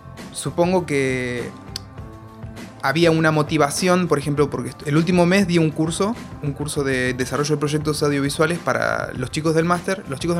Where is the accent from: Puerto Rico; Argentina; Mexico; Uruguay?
Argentina; estábamos yo y Natalia, que somos de Argentina